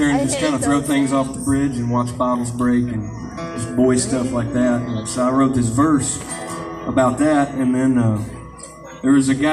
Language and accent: English; United States; I had a verse about growing up in Muskota.